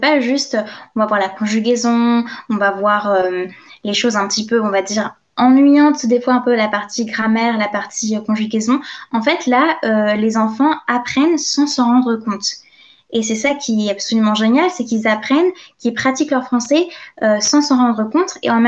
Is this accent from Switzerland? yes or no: no; France; du coup j'habite en France, je suis française